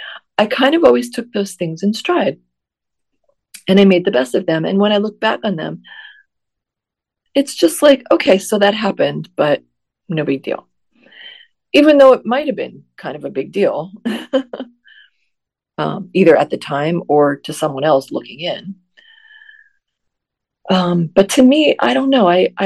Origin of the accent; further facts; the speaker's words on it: New Jersey, United States; growing up in New Jersey, like Kat did, and living there for a good portion of my life